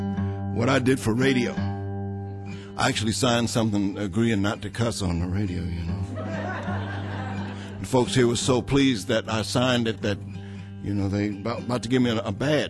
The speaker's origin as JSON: {"language": "English", "town": "New York City", "region": "New York", "country": "United States", "said": "I'm from Bronx, New York."}